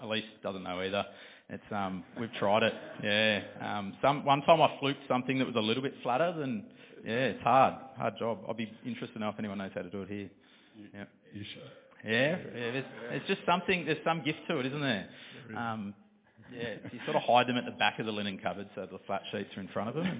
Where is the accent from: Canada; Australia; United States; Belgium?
Australia; Geelong, Victoria; Because I was born in Geelong and Dad used to take me